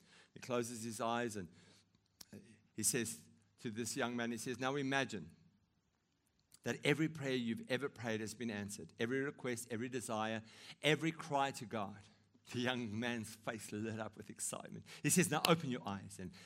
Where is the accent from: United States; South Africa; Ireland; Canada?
South Africa; I'm going to use my home country, South Africa.